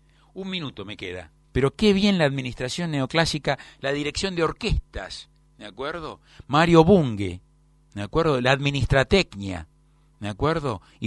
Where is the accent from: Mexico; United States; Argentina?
Argentina; Buenos Aires; yo soy tan argentino como el dulce de leche, y soy tan porteño como el tango, y pertenezco a esta tierra porque mi bisabuelo, que vivió 107 años, y que fue militar, vivió en esta tierra